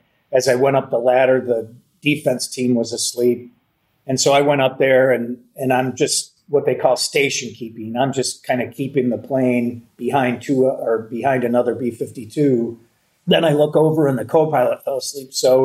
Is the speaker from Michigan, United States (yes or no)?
yes; Michigan, United States; my wife and I moved from there to Kalamazoo, Michigan. We're originally from Michigan, so that was kind of returning home in a manner.